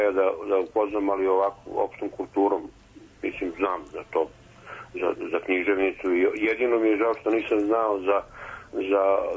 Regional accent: Belgrade, Serbia; Ja sam ono Beograđanin sa dna kata, što kažem. Nije iz kruga dvojke, ali tu negde.

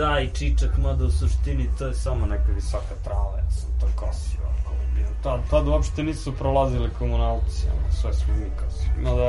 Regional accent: Kruševac, Šumadija and Western Serbia, Serbia; born there; rođen sam u Kruševcu. U Beogradu završio studije, posle studija se vratio u Kruševac.

